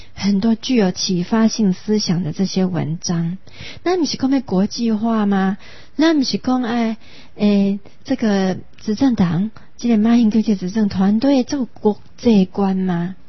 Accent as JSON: {"language": "Chinese", "country": "Taiwan"}